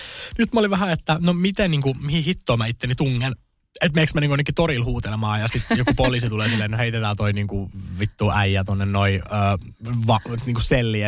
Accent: Salo, Southwest Finland, Finland; moved away as an adult; now in Helsinki, Finland; Mä oon siis Salossa asunut koko elämäni ja muutin 2023 vasta niin kuin Helsinkiin.

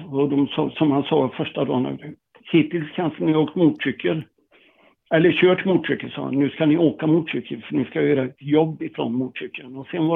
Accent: Tibro, Västra Götaland County, Sweden; Där jag kom ifrån, Tibro då.

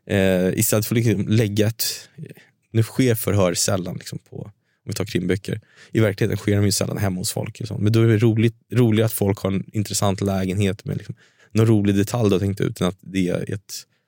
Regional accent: Stockholm, Stockholm County, Sweden; Men jag kan ju mitt Stockholm, jag är fan uppvuxen här.

